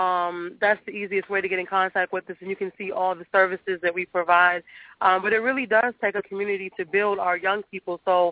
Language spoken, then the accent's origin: English; Minnesota, United States; also born or lived in Brooklyn; I'm from Minnesota.